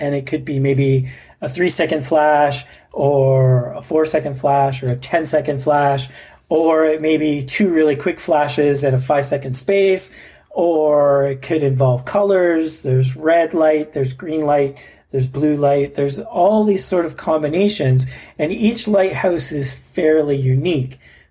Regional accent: Canada; So as a Canadian, it's kind of, we don't look at violence

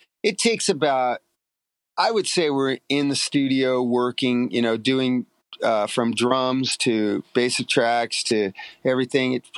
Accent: Long Beach, California, United States; and I grew up in Long Beach, and I know I'm not tough

